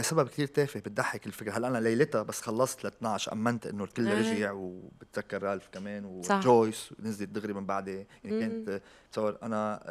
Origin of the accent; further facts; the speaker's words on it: Lebanon; فانا ما هين علي كلبناني